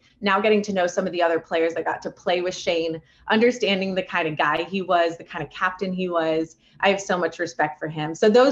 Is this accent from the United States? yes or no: yes; Phoenix, Arizona, United States; Just being a little girl growing up in Phoenix, Arizona. I'm one of five kids